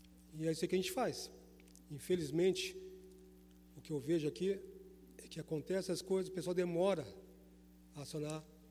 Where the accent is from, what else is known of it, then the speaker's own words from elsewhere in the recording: Rio Grande, Rio Grande do Sul, Brazil; coisa que em Rio Grande, de onde eu vim, não tem.